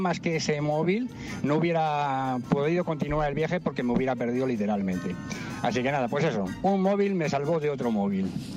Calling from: Madrid, Community of Madrid, Spain; de Madrid.

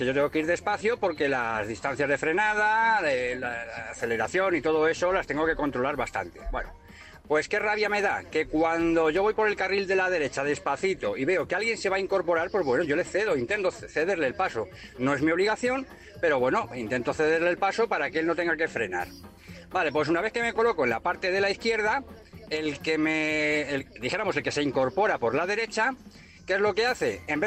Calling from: Madrid, Community of Madrid, Spain; de Madrid.

